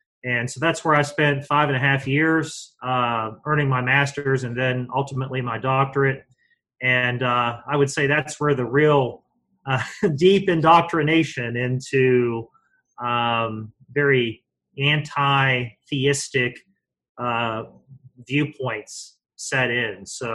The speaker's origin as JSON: {"language": "English", "region": "West Virginia", "country": "United States", "tie": "born or raised there", "said": "I grew up in West Virginia, the north central part of West Virginia."}